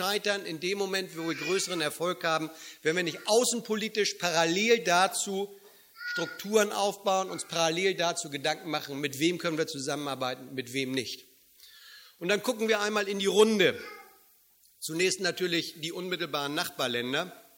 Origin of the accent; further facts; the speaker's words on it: Hamburg, Germany; ich komme ja aus Hamburg